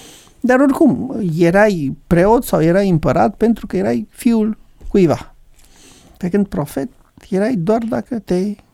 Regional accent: Romania; cred că noi ca români suntem foarte talentați de la capitolul ăsta

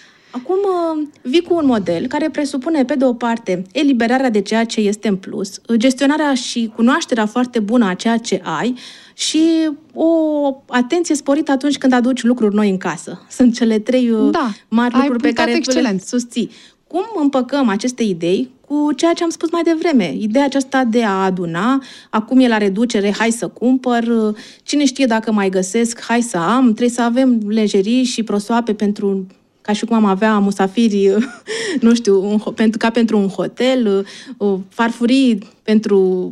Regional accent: Romania; Vezi tu, acum noi suntem români, venim după, să zicem că au trecut 30 de ani

